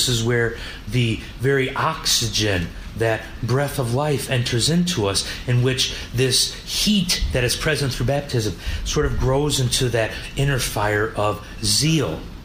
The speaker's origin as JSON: {"language": "English", "region": "Michigan", "country": "United States", "said": "And I'm trying to not fall into my accent, being that I'm from an area of Michigan right next to the Canadian border"}